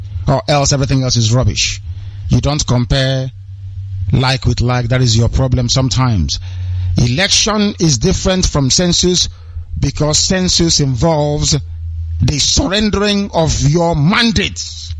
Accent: Nigeria; I'm a Nigerian.

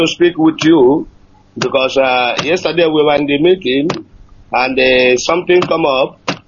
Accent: Enugu State, Nigeria; now in Istanbul, Turkey; And the coordinator of Istanbul, Turkey. I'm from Enugu State in Biafra land.

